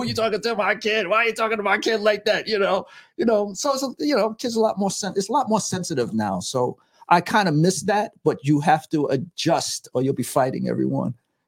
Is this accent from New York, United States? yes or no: yes; New York City, New York, United States; I am from Chelsea, New York City. Grew up, born and raised in New York, way downtown on 17th Street, 9th Avenue.